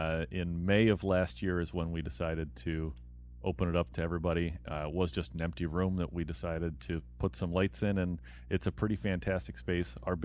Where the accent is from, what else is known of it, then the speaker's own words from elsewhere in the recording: Newfoundland and Labrador, Canada; born there; I was born in Labrador, which is one of the most northern parts of Canada.